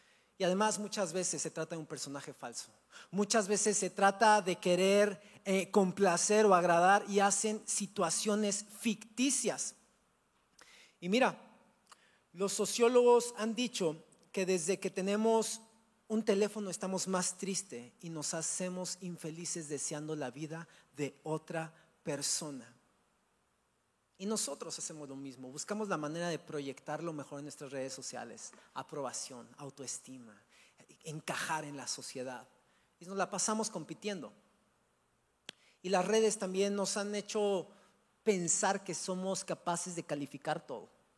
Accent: Cuernavaca, Morelos, Mexico; born there; ¿Por qué nací en Cuernavaca y no en Dubái y me casé con un petrolero?

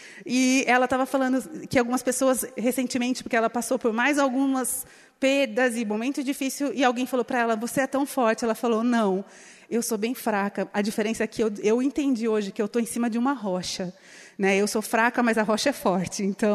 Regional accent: São Paulo, Brazil; moved away; also born or lived in Guarapuava; Eu sou do interior de São Paulo. E a gente ia para umas regiões, assim, tipo, de umas montanhas.

